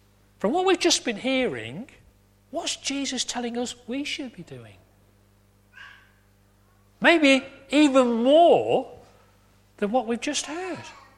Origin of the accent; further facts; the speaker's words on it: Warrington, North West England, United Kingdom; Approximately 1.5 miles from where I was born and the house I grew up in Warrington